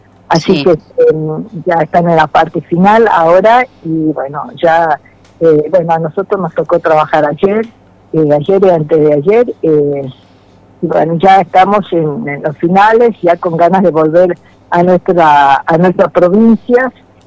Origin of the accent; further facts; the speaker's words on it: Tucumán, Argentina; yo vengo desde Tucumán